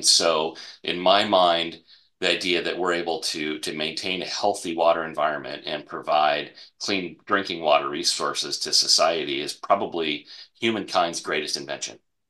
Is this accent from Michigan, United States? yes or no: no; Washington, United States; I grew up in the Pacific Northwest on the Puget Sound.